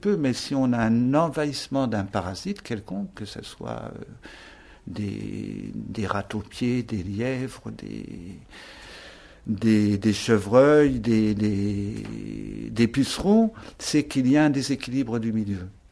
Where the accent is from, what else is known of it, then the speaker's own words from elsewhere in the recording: France; Et même chez nous, en France, ça fait pas si longtemps que tous ces calendriers lunaires se sont développés